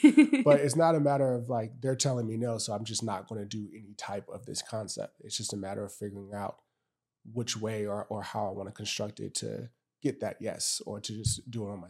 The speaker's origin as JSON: {"language": "English", "town": "Los Angeles", "region": "California", "country": "United States", "tie": "born or raised there", "said": "And we're just talking about like growing up in Los Angeles, football culture."}